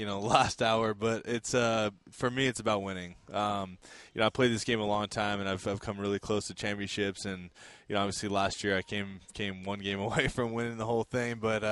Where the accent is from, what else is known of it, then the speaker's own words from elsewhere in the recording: California, United States; I'm a Southern California boy, man. I'm about as north of Southern California as it gets, but I'm from Magic Mountain area